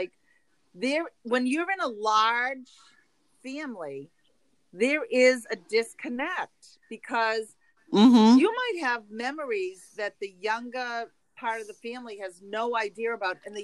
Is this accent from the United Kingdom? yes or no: no; Boston, Massachusetts, United States; accent: Boston; Can you guys hear my Boston accent? I try not to like put it on.